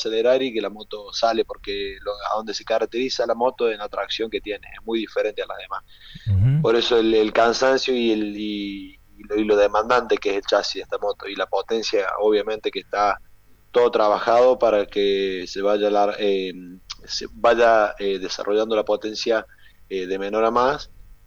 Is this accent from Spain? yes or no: no; Argentina; now in Italy; yo vine de Argentina con una lesión en las costillas